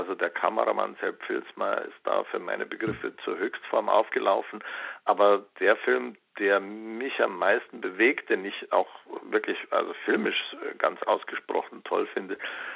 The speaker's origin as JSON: {"language": "German", "region": "Bavaria", "country": "Germany", "tie": "born or raised there", "said": "ich bin in Oberbayern aufgewachsen"}